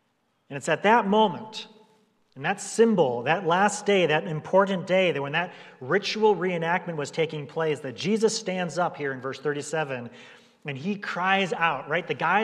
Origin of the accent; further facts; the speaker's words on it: Milwaukee, Wisconsin, United States; accent: Wisconsin; And I grew up in Milwaukee, Wisconsin. And I'm trying not to say Wisconsin with a Wisconsin accent.